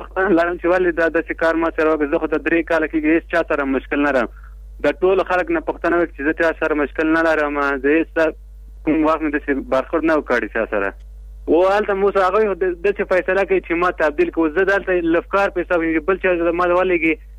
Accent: Logar, Afghanistan; now in Kabul, Afghanistan; زه د لوګر اوسېدونکی یم پلان په کابل کې اوسېږم

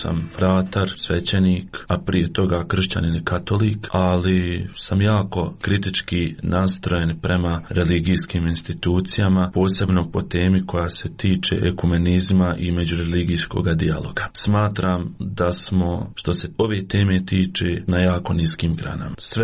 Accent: Prozor, Federation of Bosnia and Herzegovina, Bosnia & Herzegovina; also born or lived in Rumboci; Ja sam inače rodom iz općine Prozorama, živio sam u selu Rumboci, a poslije sam se preselio sa roditeljima i bratom u Prozor. To je bilo taman negdje kada sam trebao krenuti u osmi razred.

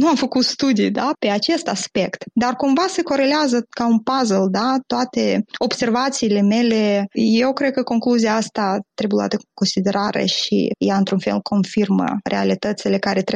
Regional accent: Moldova; moved away; also born or lived in United States; eu am trăit în diferite țări, sunt plecată din Republica Moldova, am trăit inclusiv în Statele Unite și am călătorit foarte mult.

